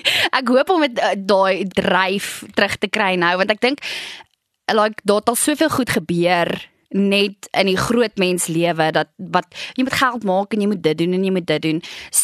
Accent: Modimolle, Limpopo, South Africa; ek het in Nylstroom groot geword en Warmbad is soos Bella Bella, Modi Molly en Bella Bella. Dit is so 20 minute uit mekaar uit, maar my sangafrigting was in Warmbad gewees en ons het in Nylstroom op 'n plaas actually geblei

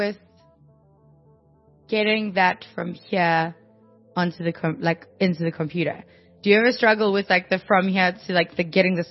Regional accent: Gauteng, South Africa; growing up on the East Rand, I've grown up between Fosseris and Brakpan, suburbs and not suburbs

